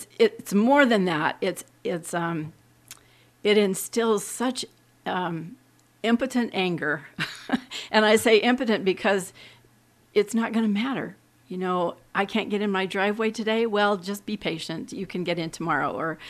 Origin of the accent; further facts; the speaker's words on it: Ninilchik, Alaska, United States; when I was growing up in Inilchik, they drilled the first oil well.